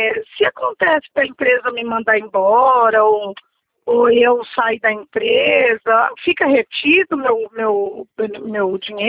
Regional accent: Paraná, Brazil; Eu sou do Paraná.

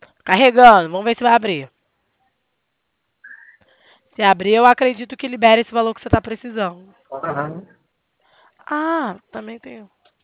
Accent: Rio de Janeiro, Brazil; Eu sou do Rio.

